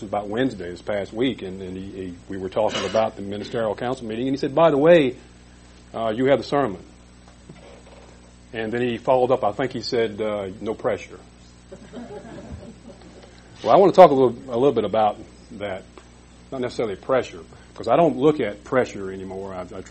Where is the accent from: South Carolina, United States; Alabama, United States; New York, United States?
South Carolina, United States; Charleston; I am from Santee. I say Santee, actually Charleston, below Charleston, South Carolina.